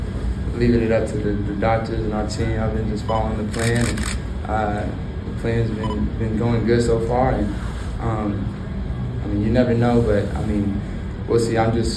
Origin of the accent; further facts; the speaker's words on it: Oklahoma, United States; growing up in Oklahoma, like going to games and NBA games as a kid